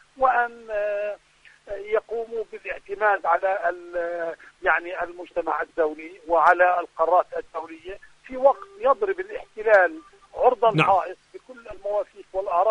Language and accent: Arabic; Palestine; وبالتالي المطلوب أن نرتقي بأدائنا كفلسطينيين